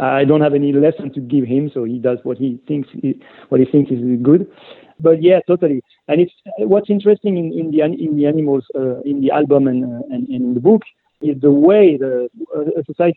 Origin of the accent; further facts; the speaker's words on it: France; I grew up in France and I didn't know British history that much.